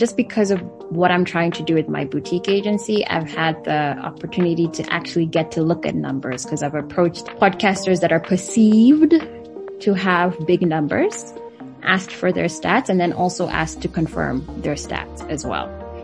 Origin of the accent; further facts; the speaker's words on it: Kenya; now in United States; I'm Kenyan American, and most of my journalism career was spent in the US.